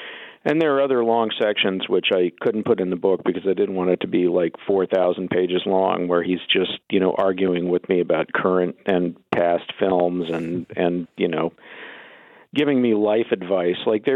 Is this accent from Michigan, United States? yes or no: no; Dallas, Texas, United States; And I grew up in Dallas.